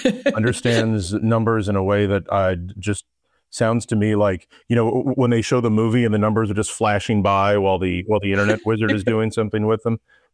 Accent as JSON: {"language": "English", "town": "Fort Lauderdale", "region": "Florida", "country": "United States", "tie": "born or raised there", "said": "I'm based in Fort Lauderdale, which is also my hometown"}